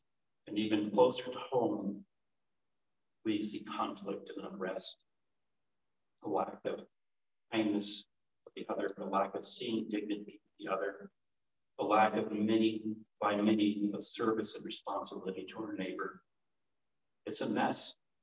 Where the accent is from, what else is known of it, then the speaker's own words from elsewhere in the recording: Corrales, New Mexico, United States; I grew up and lived in Corrales at the time.